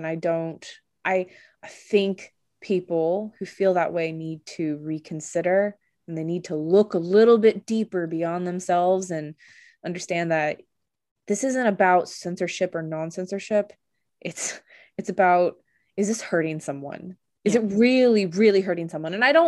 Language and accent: English; the South, United States; I'm from the South